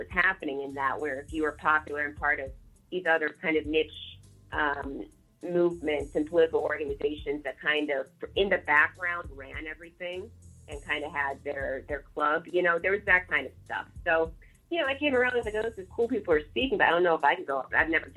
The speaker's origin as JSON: {"language": "English", "town": "St. Louis", "region": "Missouri", "country": "United States", "said": "I'm from St. Louis. And, you know, so I'm in Chicago."}